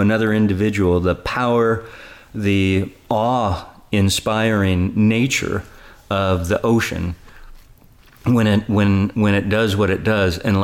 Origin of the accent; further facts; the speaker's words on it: California, United States; born there; I was born out here in California and born in a very middle-class family.